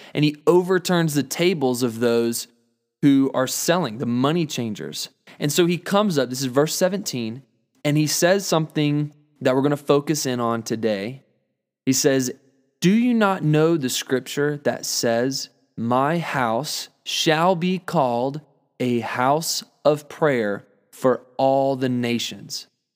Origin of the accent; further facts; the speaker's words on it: South Carolina, United States; I've always been a Clemson fan. I was raised in South Carolina, so I love Clemson.